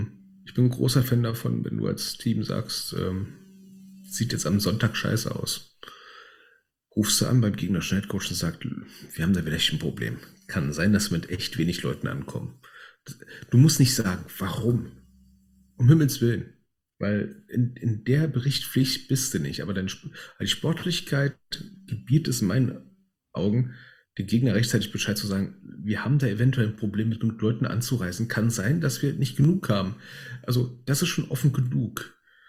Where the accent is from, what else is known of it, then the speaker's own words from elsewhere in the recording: Berlin, Germany; Wir sind ja Berliner, wir sind ganz gut im Meckern.